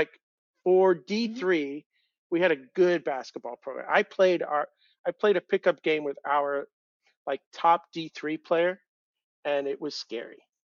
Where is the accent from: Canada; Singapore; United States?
United States; Northeast; Maybe from growing up in the Northeast.